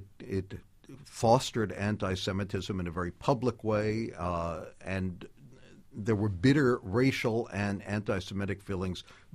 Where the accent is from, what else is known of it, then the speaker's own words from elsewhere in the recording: Brownsville, New York, United States; I grew up in Brownsville.